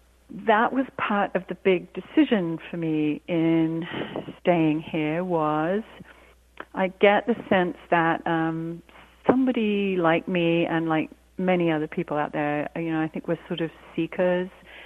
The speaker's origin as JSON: {"language": "English", "region": "South East England", "country": "United Kingdom", "tie": "born or raised there", "also_born_or_lived": "Jamaica / Cyprus", "said": "I grew up mostly, I wasn't born in England, I was born in Jamaica, and then grew up my early years in Cyprus, and then moved to England when I was about six. And we lived in mostly in Hampshire, which is sort of halfway between London and Southampton"}